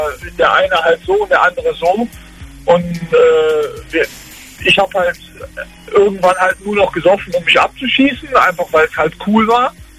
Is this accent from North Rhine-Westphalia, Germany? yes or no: yes; North Rhine-Westphalia, Germany; ich komme aus dem Kölner Raum, gerade Karneval